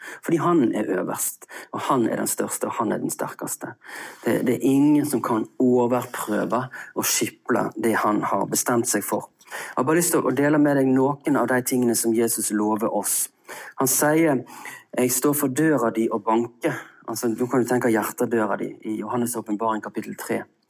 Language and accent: Norwegian; Vestland, Norway; Og jeg er jo en stril